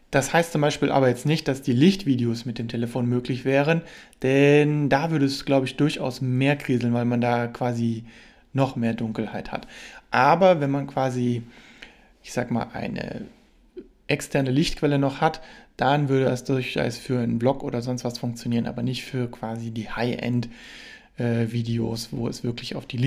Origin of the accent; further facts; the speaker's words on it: Germany; Aber bei uns in Deutschland, glaube ich, ist es so, dass überwiegend die Leute sagen, okay, ich möchte das mal probieren